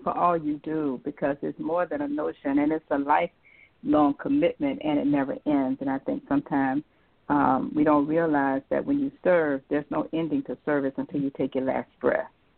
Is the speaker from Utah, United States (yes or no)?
no; Riviera Beach, Florida, United States; And for all of us who were born and raised in Riviera Beach, this is a positive way for us to give back to a wonderful, beautiful city that has given us so very much.